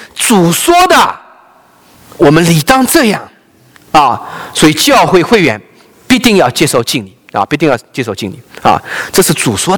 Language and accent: Chinese; China; 我们大陆人没有这样的规矩啊，没有这样的习惯啊啊